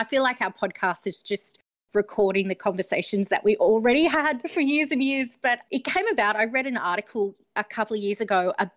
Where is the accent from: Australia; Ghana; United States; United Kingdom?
Australia; Newcastle, New South Wales; I am from Newcastle originally. So a Novocastrian girl.